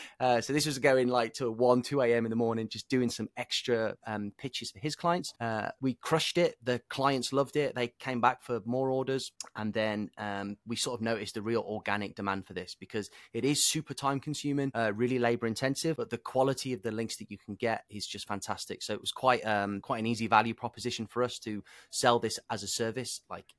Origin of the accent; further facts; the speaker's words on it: United Kingdom; now in United States; talking about as a Brit. So obviously the New York Times is a US publication, but I knew that they'd probably prefer to link to a US source. So I talked about being from across the pond and having like a different perspective.